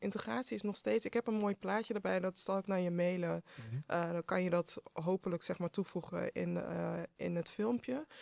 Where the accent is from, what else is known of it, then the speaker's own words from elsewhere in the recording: Netherlands; Ik heb Ghanese roots. Ik ben in Nederland geboren en getogen.